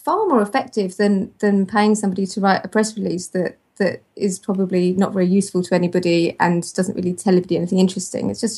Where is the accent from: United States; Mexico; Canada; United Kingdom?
United Kingdom; I keep apologizing, I'm very British of me to interrupt.